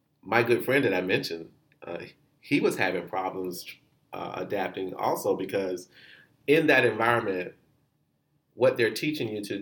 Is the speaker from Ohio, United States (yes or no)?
no; Florida, United States; So I'm from Florida. I grew up sand and beaches.